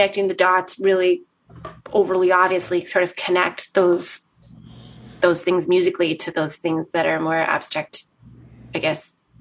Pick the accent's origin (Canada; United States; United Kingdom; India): Canada; Edmonton, Alberta; growing up in Edmonton, in a blue collar, mostly like Ukrainian neighborhood